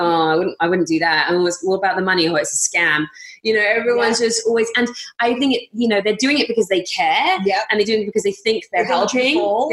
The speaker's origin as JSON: {"language": "English", "region": "England", "country": "United Kingdom", "said": "Because I'm English"}